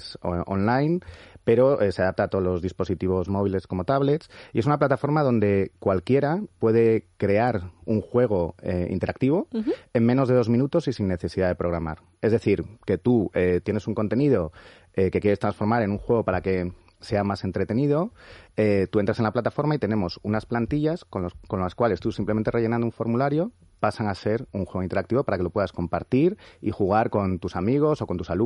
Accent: León, Castile and León, Spain; now in Madrid, Spain; estamos entre León y Madrid, porque yo soy leonés

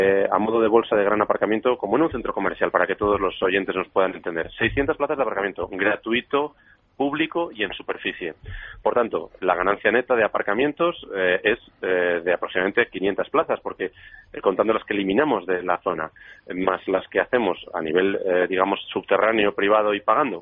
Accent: Burgos, Castile and León, Spain; yo además soy de Gamonal, conozco el barrio perfectamente, he nacido allí y me he criado allí.

